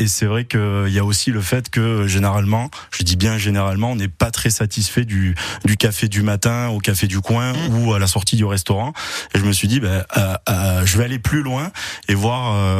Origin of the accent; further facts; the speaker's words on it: Provence-Alpes-Côte d'Azur, France; via mes origines italiennes de mes parents et de mes grands-parents. Et on vient de s'installer à Avignon. Moi, je suis du Vaucluse, donc c'est un retour aux sources.